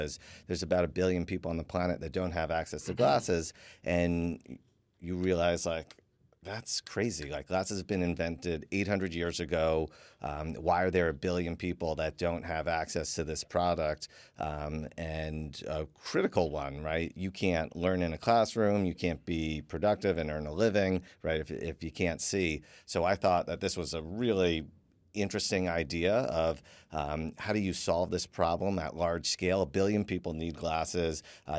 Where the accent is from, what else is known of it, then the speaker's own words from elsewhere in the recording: New York City, New York, United States; these were like formative experiences, again, growing up in New York City at the time, and just like learning to give back.